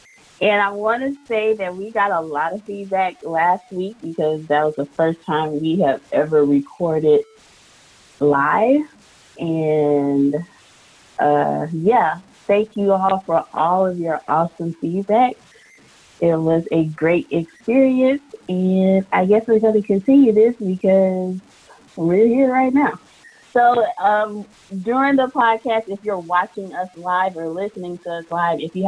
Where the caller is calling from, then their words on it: Galveston, Texas, United States; Galveston, Texas.